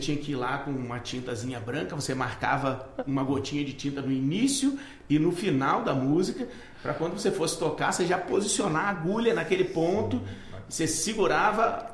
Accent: Nova Friburgo, Rio de Janeiro, Brazil; now in Vitória da Conquista, Brazil; Eu sou do interior do Rio de Janeiro, da cidade de Nova Friburgo. Vou fazer 20 anos agora morando em Vitória da Conquista.

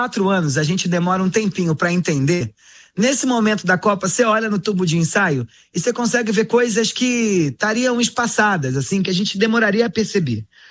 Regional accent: Brazil; essa habilidade que nós brasileiros temos quando saímos do Brasil para qualquer outro lugar e você diz: sou brasileiro

